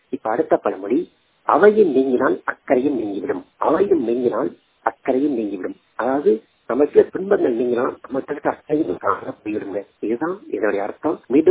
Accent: Tamil Nadu, India; நான் ஒரு பார்வையற்ற மாற்றுத்திறனாளி. என் சொந்த ஊர் வந்து விருதுநகர் மாவட்டம் இறைந்திரை என்ற கிராமத்தைச் சேர்ந்தவன்.

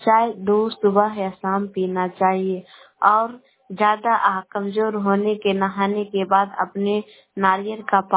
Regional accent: Patna, Bihar, India; मैं गोवा से शिवपुरा से बोल रही हूँ। मैं पटना जिला के रहने वाली हूँ।

